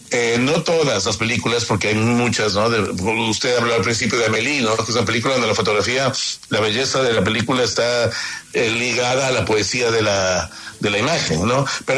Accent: Ecuador; fue para mí fantástico trabajar en mi país, trabajar en mi mundo, trabajar con la luz que hay en el Ecuador, ¿no?

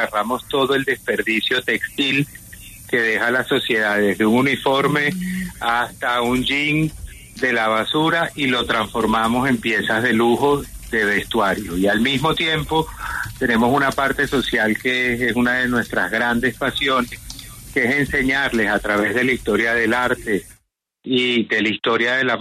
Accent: Venezuela; moved away as an adult; now in Colombia; Yo soy venezolano, pero ya tengo 14 años aquí en Colombia.

